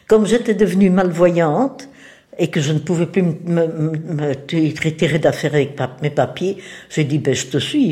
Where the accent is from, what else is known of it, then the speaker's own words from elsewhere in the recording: Brussels, Brussels-Capital Region, Belgium; Non. Dieu non, je suis belge.